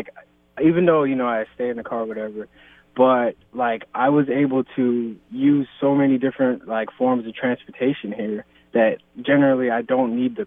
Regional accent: New York, United States; now in Seattle, United States; because I come out of here from New York, but I got a good job set up out here

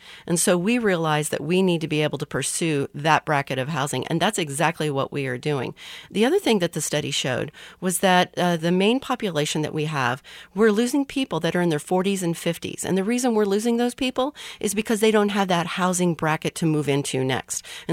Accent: Raytown, Missouri, United States; No, I'm a Kansas Cityan through and through. Okay, I'm from Raytown originally, and my career has come up through the Kansas City regional area.

